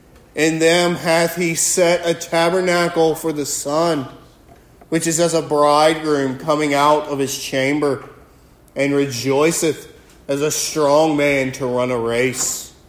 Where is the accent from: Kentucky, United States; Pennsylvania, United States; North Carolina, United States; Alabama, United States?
Alabama, United States; I'm from Alabama, so I'm familiar with the woods.